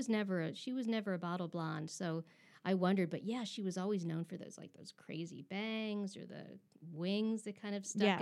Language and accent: English; Michigan, United States; I grew up in Michigan